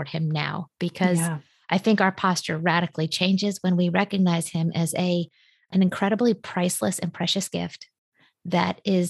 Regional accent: the South, United States; now in Old Greenwich, United States; Well, I'm recording from Old Greenwich, Connecticut, and I'm from the South, but we live here in New England.

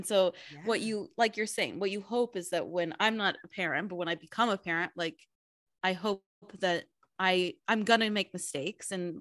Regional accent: Texas, United States; What we realized, we're from Texas. What we realized is that when you grow up in Texas, you learn how to banter and carry like a small conversation.

